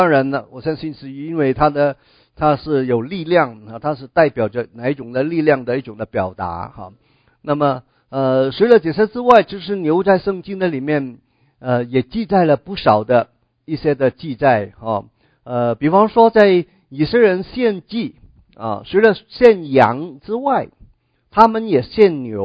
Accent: Hong Kong; Chinese is a second language; now in United States; 因为我们是从香港过来的普通话是来到美国才开始学的

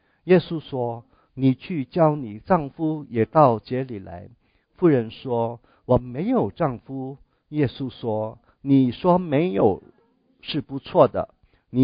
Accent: China; 我们知道我们中国人的道教哈

